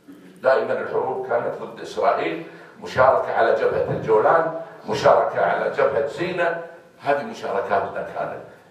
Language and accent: Arabic; Kuwait; حتى لا نأتي إلى سكتنا ككويتيين